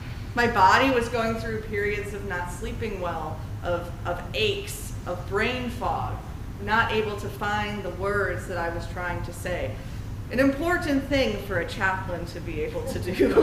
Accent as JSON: {"language": "English", "country": "United States", "said": "as a trans person, as a public minister, as an American."}